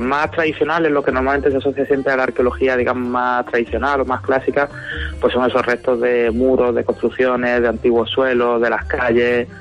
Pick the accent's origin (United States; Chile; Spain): Spain; Granada, Andalusia; moved away as an adult; now in Guadalajara, Spain; yo soy de Granada. Yo soy de Granada. Hace ya muchos años que desembarqué en Guadalajara cuando empecé la tesis doctoral y hace muchos años, más de 10 años, dando vueltas por ahí por Guadalajara, pero yo soy de Granada.